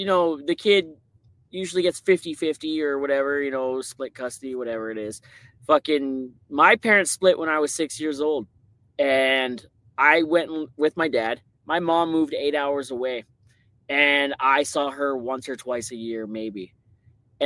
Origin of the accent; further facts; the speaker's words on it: Ontario, Canada; And we're from Ontario originally. And we went up north there it's not really north, but I'm from the deep south of Ontario.